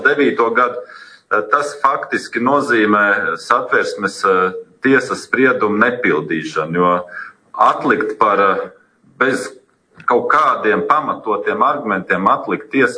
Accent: Cēsis, Cēsis Municipality, Latvia; es pats no Ceisīm pilsētai pievienoja ar vienu pagastu.

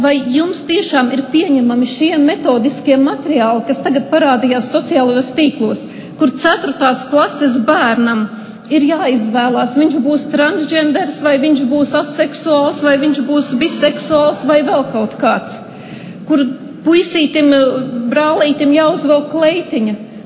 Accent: Courland, Latvia; Pat esmu no Kurzemes

